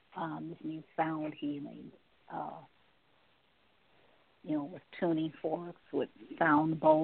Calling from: Cleveland, Ohio, United States; I'm calling from Cleveland, Ohio.

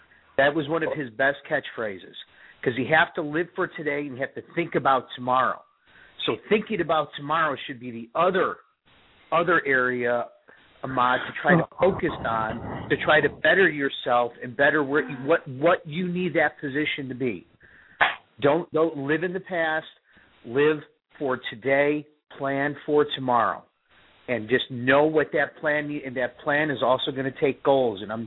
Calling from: Minnesota, United States; I'm actually outside of Minneapolis right now.

